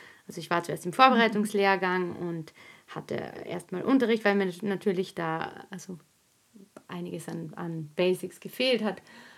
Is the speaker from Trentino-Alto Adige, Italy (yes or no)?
yes; Trentino-Alto Adige, Italy; Ich bin in Südtirol aufgewachsen, in einem kleinen Dorf.